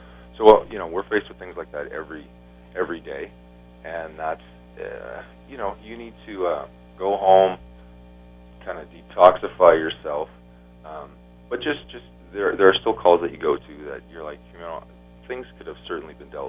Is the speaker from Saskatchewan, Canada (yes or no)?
yes; Saskatchewan, Canada; And I was also lucky enough growing up in Saskatchewan. Yeah, I got that green blood in me.